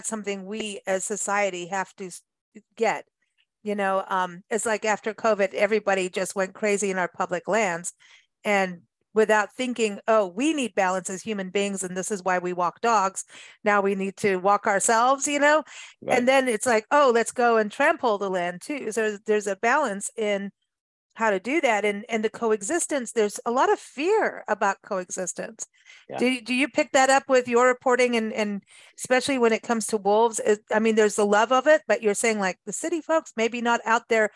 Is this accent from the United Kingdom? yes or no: no; Kenya; also born or lived in South Africa; I grew up in Africa, so down in the bush in Kenya and South Africa